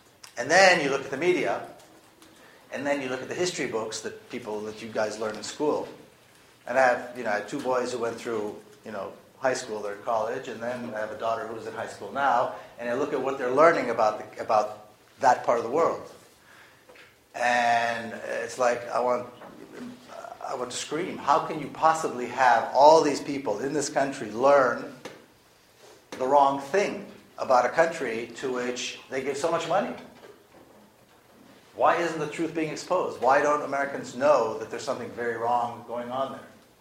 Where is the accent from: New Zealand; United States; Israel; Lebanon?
Israel; And I grew up in Israel. Israel's not a poor country.